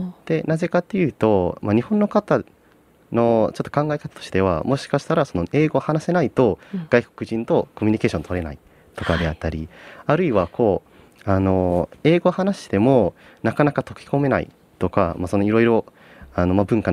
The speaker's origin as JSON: {"language": "Japanese", "region": "West Java", "country": "Indonesia", "tie": "born or raised there", "second_language": "Japanese", "said": "最近でいうとインドネシアの西ジャワのチアンジュルというところ、自分の地元からちょっと近いところなんですけれども"}